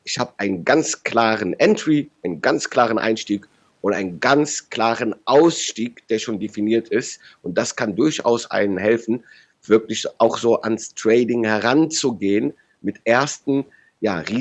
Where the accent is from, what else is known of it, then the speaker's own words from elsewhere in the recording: Rhineland, Germany; wie ich als Rheinländer sage